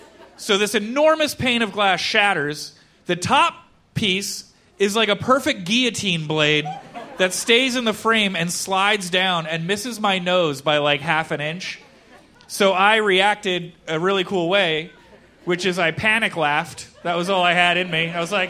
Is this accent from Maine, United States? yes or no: no; Philadelphia, Pennsylvania, United States; born there; I came from like a bohemian type family. I was born in Philadelphia.